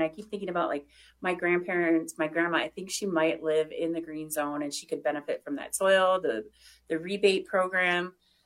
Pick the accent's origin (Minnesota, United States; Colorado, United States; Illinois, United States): Minnesota, United States; Minneapolis; Yeah, I grew up in South Minneapolis, so I remember biking down the streets and having those huge tree canopies.